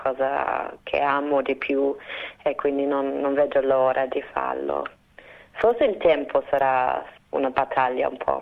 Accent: Australia; anche visto di uno come me che vengo dall'Australia

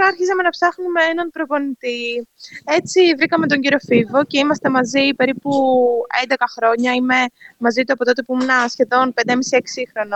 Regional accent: Tyrnavos, Thessaly, Greece; Μεγάλωσα στον Τύρναβο. Μεγάλωσα σε μια κομμόπολη έξω από τη Λάρισα.

